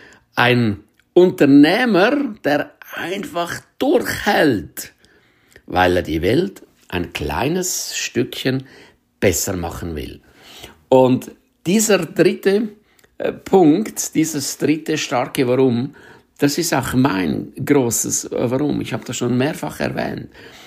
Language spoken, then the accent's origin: German; Switzerland; German is a second language